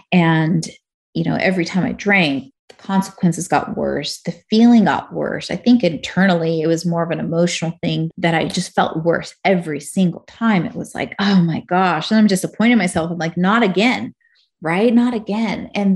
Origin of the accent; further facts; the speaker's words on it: California, United States; now in Salt Lake City, United States; I'm initially from California. So I'm in Salt Lake City all by myself on Christmas.